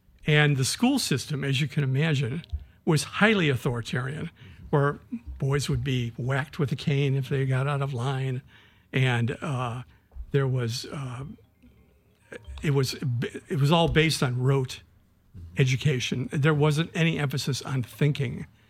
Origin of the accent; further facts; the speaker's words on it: Chicago, Illinois, United States; also born or lived in Washington, D.C. / New Hampshire; I grew up in Chicago. Under the reign of Richard J. Daley.